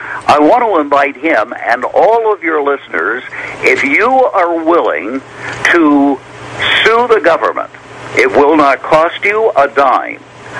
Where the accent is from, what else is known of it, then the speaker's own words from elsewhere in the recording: Ireland; Hey, listen, I'm Irish. I know green.